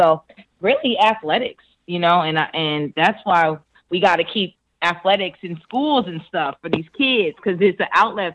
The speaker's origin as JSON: {"language": "English", "country": "Jamaica", "said": "You know, I'm Jamaican, so I relate to that."}